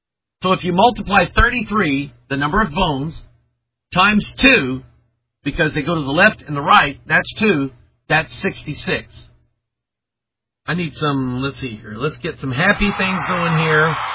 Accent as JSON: {"language": "English", "country": "United States", "said": "But I'm an American, and I talk about America."}